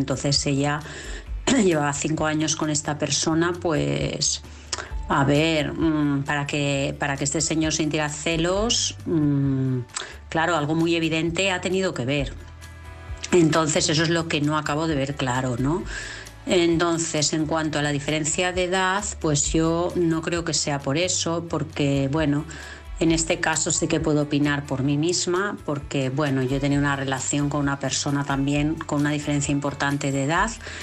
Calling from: Vilassar de Mar, Catalonia, Spain; de Vilassar de Mar, de Barcelona.

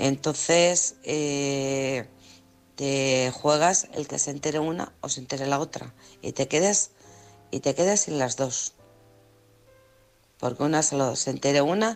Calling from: Alcorcón, Community of Madrid, Spain; de Alcorcón.

